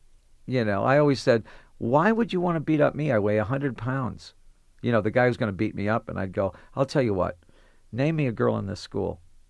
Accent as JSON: {"language": "English", "town": "Detroit", "region": "Michigan", "country": "United States", "tie": "born or raised there", "said": "It was the fact that, in fact, I was from Detroit, where you better. I got in a lot of fights when I was a little kid in Detroit."}